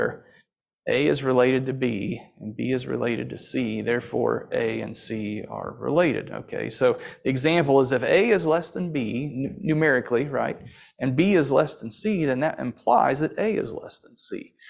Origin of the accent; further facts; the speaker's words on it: Louisville, Kentucky, United States; I went through Cincinnati, but I'm originally from Louisville. That's where I started, all right?